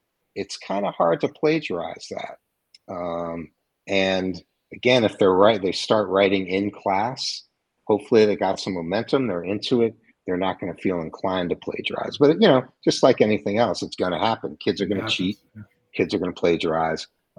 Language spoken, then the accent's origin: English; United States; I learned a lot about being an American and our ethnocentric views here in America